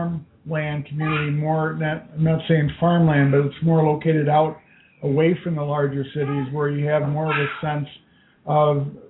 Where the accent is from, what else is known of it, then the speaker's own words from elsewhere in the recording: Maplewood, Minnesota, United States; Now, I'm from Maplewood, Minnesota, and coming over here to Wisconsin, over to the other side of the river, which would be the St. Croix River